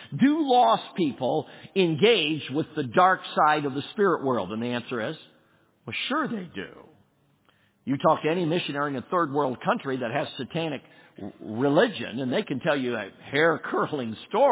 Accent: Ireland; I'm Irish and got red hair. That's why I got an anger problem.

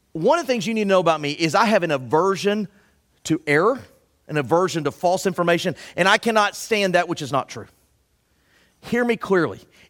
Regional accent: Texas, United States; he now currently lives in the state of North Carolina, but we grew up together out in Texas.

